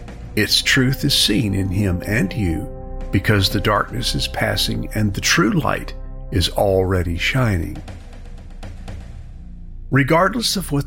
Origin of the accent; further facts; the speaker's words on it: United States; After all, I am an American.